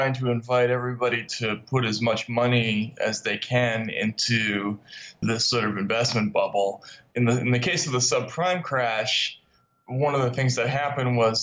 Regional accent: Jersey City, New Jersey, United States; I am from Jersey City.

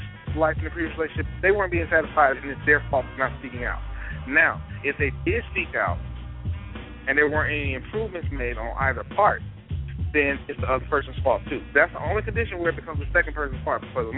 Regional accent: Mississippi, United States; Hell, I grew up in Mississippi.

